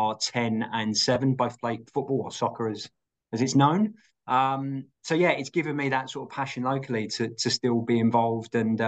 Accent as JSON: {"language": "English", "region": "East of England", "country": "United Kingdom", "tie": "born or raised there", "accent": "Cockney", "said": "I'm originally from the UK, as you can probably tell by my Cockney twang accent."}